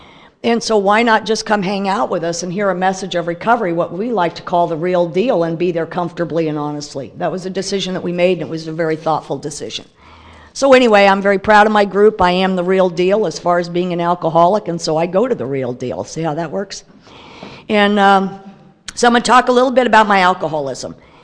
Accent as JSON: {"language": "English", "town": "El Paso", "region": "Texas", "country": "United States", "tie": "born or raised there", "said": "I was raised in El Paso."}